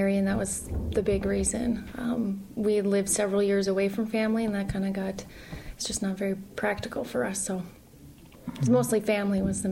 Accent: the Dakotas, United States; So we originally come from the Dakotas, both my husband and I.

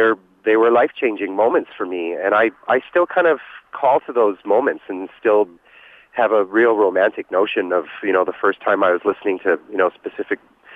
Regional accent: Regina, Saskatchewan, Canada; I grew up in Regina and there wasn't really a lot of places there to record

